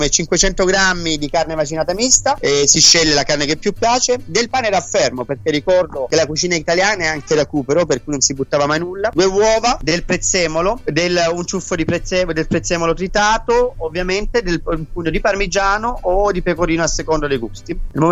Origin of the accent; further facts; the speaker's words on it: Mesagne, Apulia, Italy; Per cui grazie per seguirmi a Mesagne, mia città natale, una cittadina straordinaria come tantissimi posti d'Italia